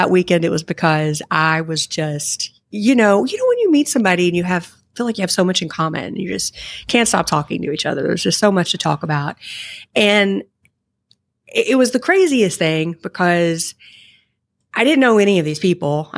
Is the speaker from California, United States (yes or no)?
no; Kentucky, United States; I grew up in Kentucky with very, very little. So I was always frugal out of necessity.